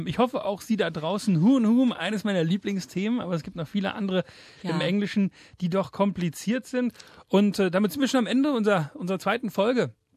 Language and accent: German; Germany; die machen sich teilweise lustig über mich als Deutscher